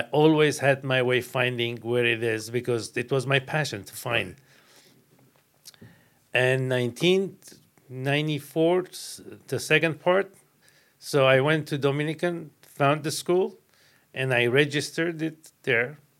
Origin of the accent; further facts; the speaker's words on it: Beirut, Beirut Governorate, Lebanon; English is a second language; also born or lived in Europe; now in California, United States; I was born in Lebanon, Beirut, and I went to Melkonian High School. Then I was in Europe for a while, back to Beirut. 1978, I landed in California